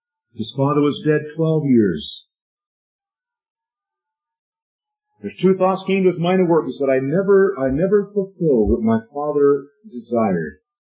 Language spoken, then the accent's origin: English; Vancouver, British Columbia, Canada; born there; also born or lived in Newfoundland; I was born in Vancouver, and I have traveled many times by road to Newfoundland, where I used to live for 18 years.